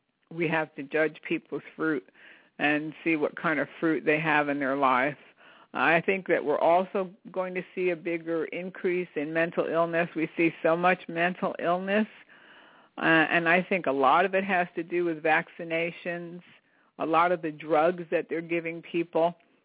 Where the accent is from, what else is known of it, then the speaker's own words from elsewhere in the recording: United States; I'm glad I grew up in America.